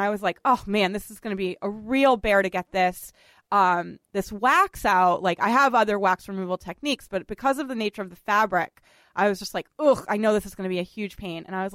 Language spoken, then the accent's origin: English; Boston, Massachusetts, United States; moved away as an adult; Richard and I are both from Boston, and we often talk about, you know, our sort of love of growing up in Boston.